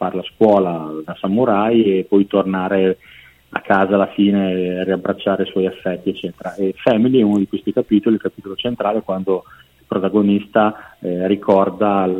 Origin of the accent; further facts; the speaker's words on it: Modena, Emilia-Romagna, Italy; Modena dintorni.